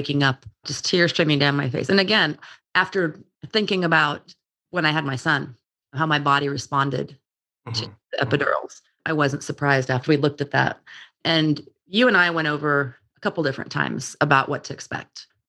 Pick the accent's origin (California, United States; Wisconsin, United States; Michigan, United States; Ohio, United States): California, United States; San Diego; born there; also born or lived in Austin, Texas; You don't know this about me, Dr. Pacella, but I was born in San Diego and I was out here in Austin for 26 years.